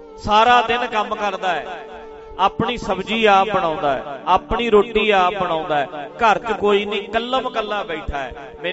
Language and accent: Punjabi; Dhadrian, Punjab, India; ਸਾਡੇ ਪਿੰਡ ਵਿੱਚ ਇੱਕ ਬੇਬੇ 62 ਹੁੰਦੀ ਸੀ, ਮੇਰੇ ਪਿੰਡ ਚ ਢੱਡਰੀਆਂ ਵਿੱਚ ਬੇਬੇ 62 ਕਹਿੰਦੇ ਸੀ ਉਹਨੂੰ